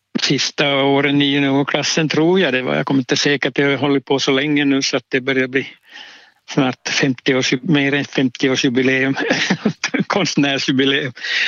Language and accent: Swedish; Finland; now in Sweden; jag kommer från Finland från början och kommer på senare år flytta över hit och fortsätta som orienterare här så mycket jag kan.